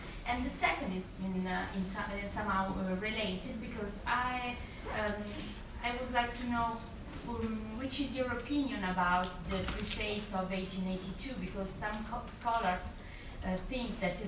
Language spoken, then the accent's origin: English; Italy; from Italy.